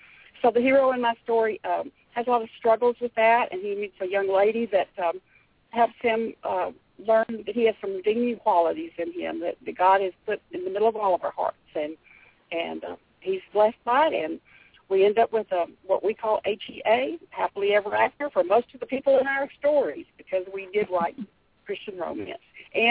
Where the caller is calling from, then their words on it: San Antonio, Texas, United States; I'm calling from San Antonio. San Antonio, Texas.